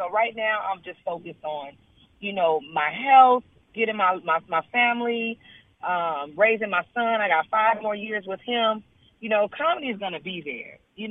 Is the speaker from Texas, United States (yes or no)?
no; California, United States; I'm from California.